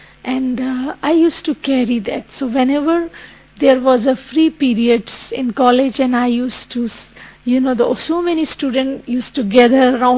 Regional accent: Mount Abu, Rajasthan, India; everybody knew me that I'm from Mount Abu and, you know, from Brahma Kumaris.

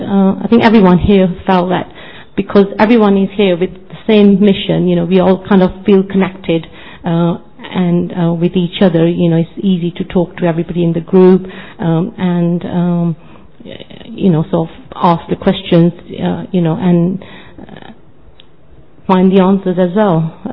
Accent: London, United Kingdom; I'm from London in the United Kingdom.

